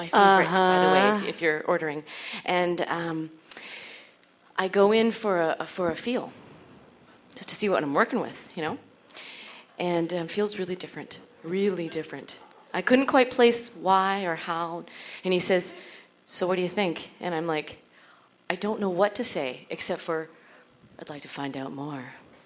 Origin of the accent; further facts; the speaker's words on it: Canada; I'm Canadian. That's what we do.